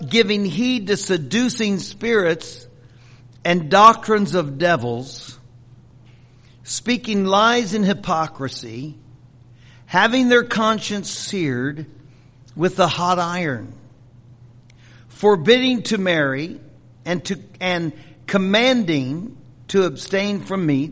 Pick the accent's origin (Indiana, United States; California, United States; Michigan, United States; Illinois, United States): Indiana, United States; Marion; I live in Marion. That's my hometown. I'm departing from Marion, Indiana, but I will go back.